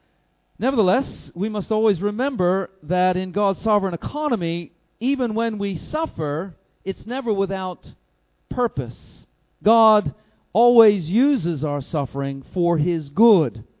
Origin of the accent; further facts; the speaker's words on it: United States; If I know my home country of the U.S. of A.